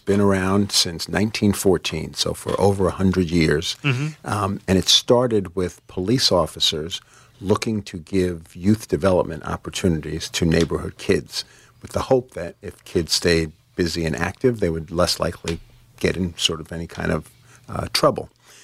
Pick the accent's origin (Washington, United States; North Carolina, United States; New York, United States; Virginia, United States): New York, United States; Bronx; born there; My story is I was born in the Bronx.